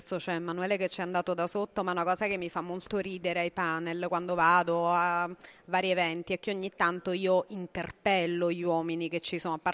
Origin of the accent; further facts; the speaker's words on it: Campania, Italy; fondamentalmente io sono campana